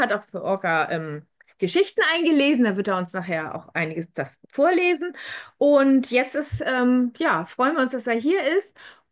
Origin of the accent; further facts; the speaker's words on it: Hamburg, Germany; Ich komme aus Hamburg.